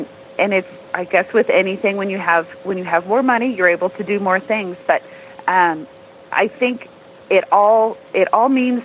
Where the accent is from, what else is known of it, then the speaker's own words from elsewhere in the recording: Wyoming, United States; To say that I was from Wyoming at that time was, it was an incredible feeling.